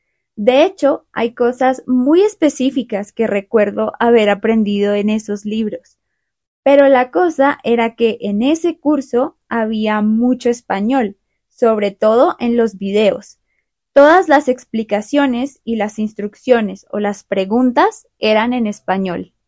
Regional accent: Bogotá, Colombia; first language Spanish; yo nací y crecí en Bogotá, en Colombia, y mi lengua materna es el español.

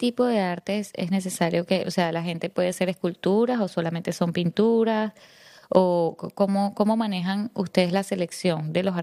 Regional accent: Venezuela; no sé por qué los venezolanos no apostamos a lo nuestro

